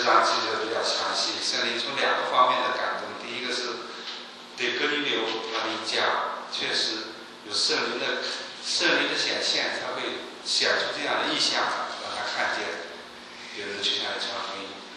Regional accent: China; 我们中国人知道住在顶层不好，因为有太阳晒

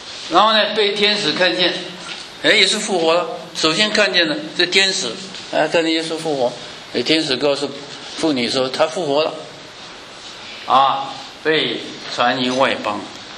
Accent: China; 那像我们是中国人了啊

